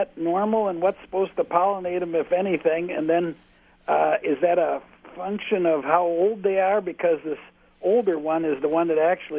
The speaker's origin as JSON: {"language": "English", "town": "Wausau", "region": "Wisconsin", "country": "United States", "said": "I'm from Wausau, although I'm in kind of a rather sheltered place."}